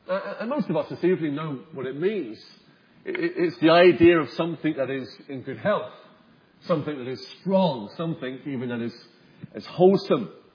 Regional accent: England, United Kingdom; accent: southern English; And I have to really hold back from not sounding too southern in my English accent when I say "sound as a pound," because some people say it differently depending on what part of London or the south of England you come from.

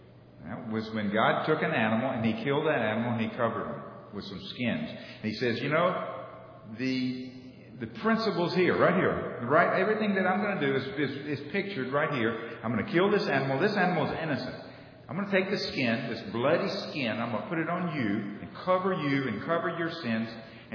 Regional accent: Mississippi, United States; accent: Mississippi; I'll try to get my Mississippi accent back as fast as I can.

